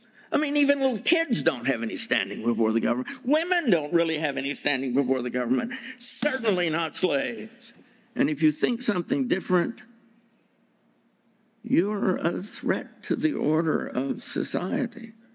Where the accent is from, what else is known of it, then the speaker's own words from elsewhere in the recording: United States; At least I grew up here in the United States and everything.